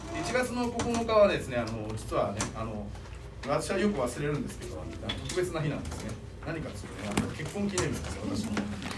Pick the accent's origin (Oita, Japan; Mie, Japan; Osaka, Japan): Mie, Japan; 私は三重県のね、その出身なので、愛知県でどっちかっていうとね、地元に近い準地元なわけなんですけども、ただそうは言っても愛知県に住んだことはないので